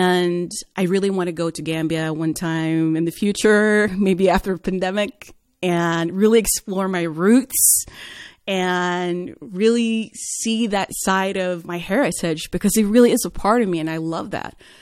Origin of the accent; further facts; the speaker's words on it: Oslo, Norway; now in Bergen, Norway; growing up in Norway has been very much depending on the city that I lived in. In Oslo, I was just one of the people there. And then moving to Bergen and living here, I feel like a foreigner.